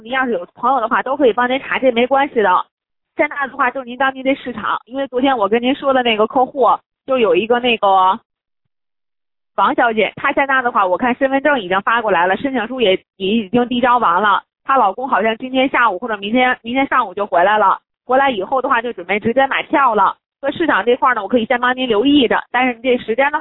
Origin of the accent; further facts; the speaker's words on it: Zhangjiakou, Hebei, China; 因为 我也是北方人，我家是张家口的